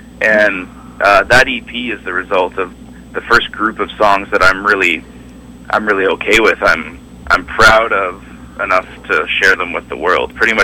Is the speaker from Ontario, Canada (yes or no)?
yes; Ontario, Canada; also born or lived in Toronto; I grew up in Ontario, in a smaller town a couple hours outside of Toronto. And then when I moved out of my parents' place, I lived in Toronto for about 8 years.